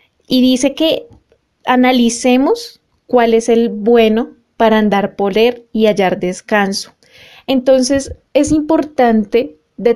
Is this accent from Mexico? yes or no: no; Colombia; como colombianos que nos importa nuestro país